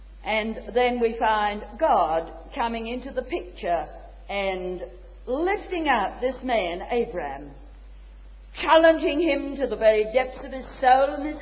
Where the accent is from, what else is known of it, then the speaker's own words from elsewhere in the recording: China; now in Australia; dear friend, you'll find that I come from China to challenge Australia for Christ.